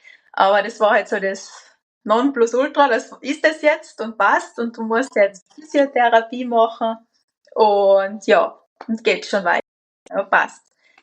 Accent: Cologne, North Rhine-Westphalia, Germany; weil ich bin ja Kölnerin nämlich auch.

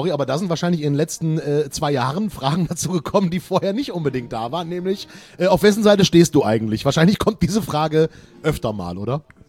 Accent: Rhineland, Germany; aber ich betone es auch falsch dann, so, als Rheinländer.

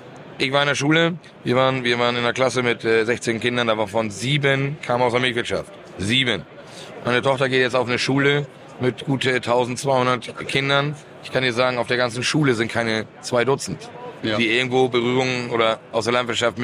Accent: Germany; Also ich komme aus dem Hamburger Speckgürtel.

